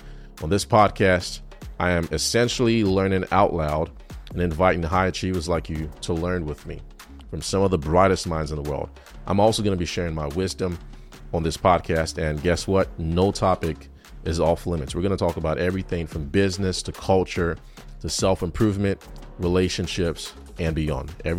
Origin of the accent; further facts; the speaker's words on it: Nigeria; I am Nigerian.